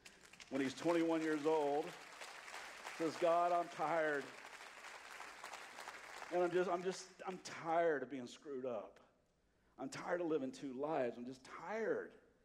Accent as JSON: {"language": "English", "region": "Kentucky", "country": "United States", "said": "Harold's a buddy of mine. I'm from Kentucky."}